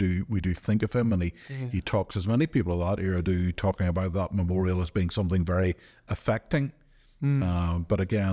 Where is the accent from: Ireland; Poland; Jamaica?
Ireland; And again, very often as Irish Baptists, we're very keen memorialists.